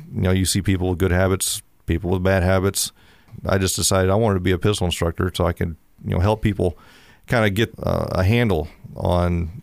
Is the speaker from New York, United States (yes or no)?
no; Texas, United States; now in Michigan, United States; you can tell I'm probably not an original Youper. I grew up in Texas and moved up here and began to assimilate with the culture up here.